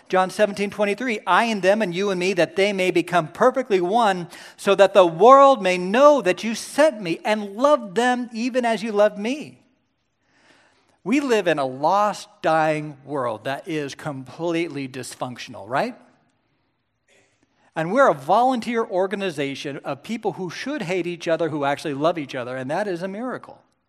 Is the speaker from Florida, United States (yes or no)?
no; Kansas, United States; I didn't know all those things went together, but what do I know? I'm from Kansas.